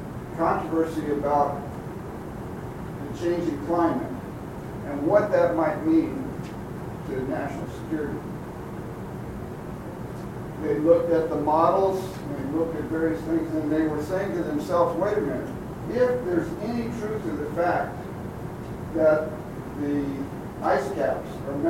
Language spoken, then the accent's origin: English; Austin, Texas, United States; I'm from Austin, so I apologize.